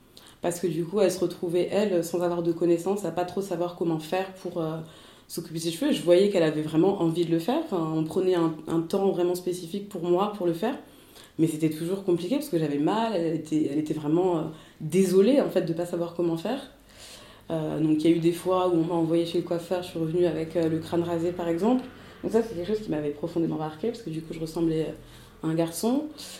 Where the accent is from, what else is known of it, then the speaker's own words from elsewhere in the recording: Cameroon; born there; je suis née en 90 au Cameroun, de deux parents en fait camerounais